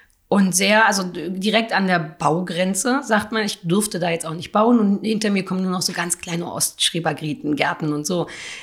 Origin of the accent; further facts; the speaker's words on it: Berlin, Germany; als Berliner lebt man im Grunde in den 3 Kiezen, die einen so umgeben